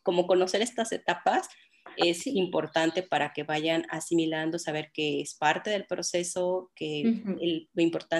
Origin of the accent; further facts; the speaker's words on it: Mexico; now in Canada; yo estoy ahora en Canadá, ¿no? Hace como 6 meses, igual que salí de México, también soy mexicana, ¿no?